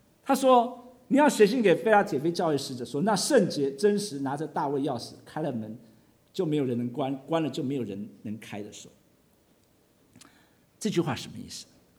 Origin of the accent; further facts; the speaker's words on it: China; moved away; 就像我们中国人来到这边，久久我们的下一代也许还会讲一点中文，我的孩子已经不太会写中文，可能再过几代他们整个语言都忘记了